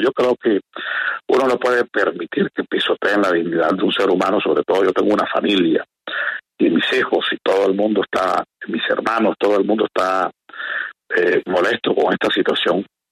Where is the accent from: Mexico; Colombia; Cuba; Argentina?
Colombia; Barranquilla, Atlántico; born or raised there